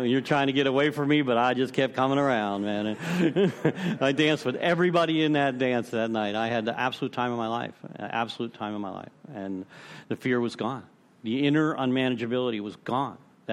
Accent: Pittsburgh, Pennsylvania, United States; I'm from Pittsburgh originally.

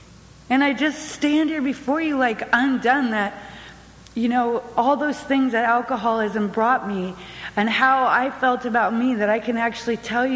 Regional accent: Bellingham, Washington, United States; when I'm from Bellingham, Washington. If you don't know where Bellingham, Washington is, by the way, it's like the extreme northwest corner of the United States from here.

